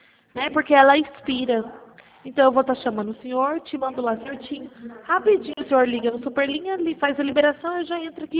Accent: Araçatuba, São Paulo, Brazil; Não, eu sou de Araçatuba

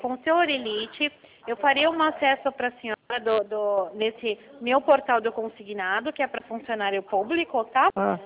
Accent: São Paulo, Brazil; Eu sou paulista mesmo.

